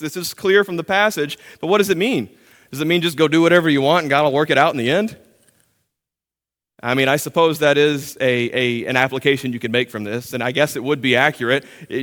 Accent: Alabama, United States; I'm from Alabama originally and my dad would say it like this.

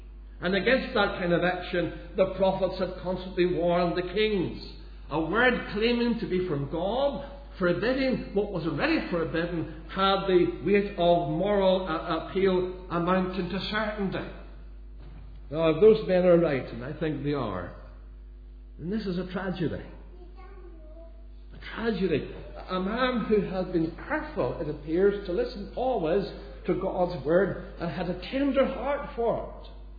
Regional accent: Lisburn, Northern Ireland, United Kingdom; Remember, after one of those meetings in my hometown of Lisburn, and the meeting there in the Christian Workers Union Hall

